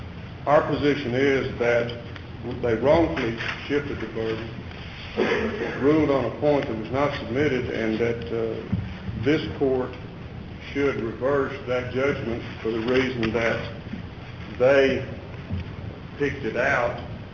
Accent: Gilmer, Texas, United States; I'm from Gilmer.

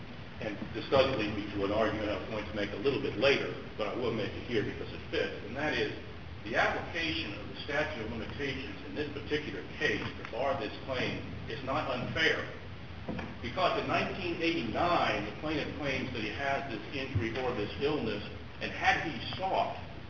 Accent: Houston, Texas, United States; Good morning. … from Houston.

